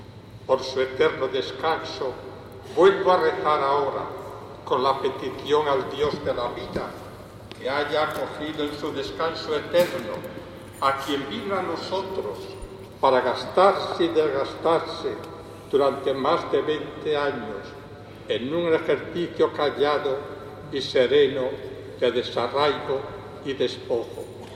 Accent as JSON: {"language": "Spanish", "town": "Robledo de la Valduerna", "region": "Castile and León", "country": "Spain", "tie": "born or raised there", "said": "Gracias muy sentidas al presidente y la Junta Vecinal de mi pueblo, de Robledo de la Valduerna."}